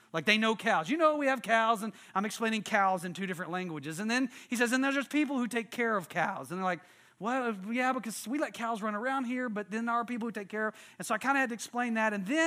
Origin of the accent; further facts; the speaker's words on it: Texas, United States; "We're from Texas." And I'm like, you know, we're from the United States, but from Texas.